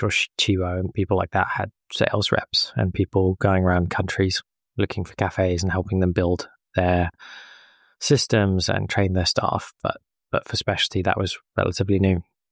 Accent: England, United Kingdom; now in Groningen, Netherlands; I'm based out of Groningen in the Netherlands, where I've been living for the last 5 years almost. I'm originally British, English

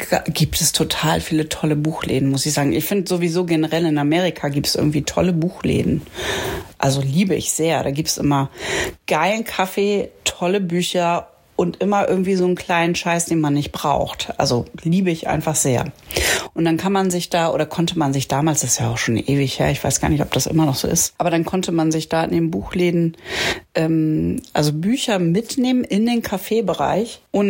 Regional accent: Achim, Lower Saxony, Germany; Jetzt bin ich hier in Lötz zu Hause und aufgewachsen bin ich ja in Achim bei Bremen.

